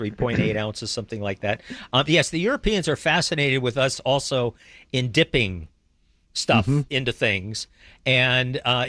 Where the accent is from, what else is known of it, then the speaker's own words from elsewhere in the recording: Midwest, United States; I'm from the Midwest. So our idea of mayonnaise, those of us from the Midwest, is this concoction called Miracle Whip.